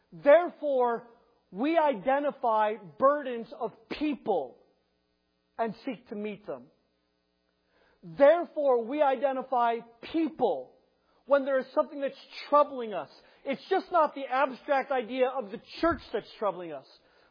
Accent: Chicago, Illinois, United States; Of course, I grew up in Chicago. All of my loyalties from an athletic standpoint are towards Chicago.

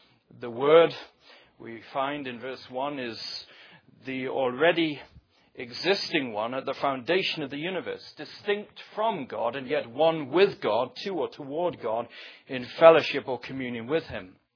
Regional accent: Wales, United Kingdom; I remember growing up in Wales

